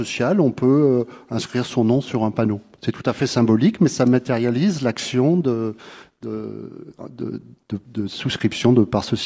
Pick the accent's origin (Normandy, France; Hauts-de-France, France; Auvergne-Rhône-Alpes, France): Auvergne-Rhône-Alpes, France; Lyon; Non, moi je suis dans la région depuis 90. Je suis lyonnais.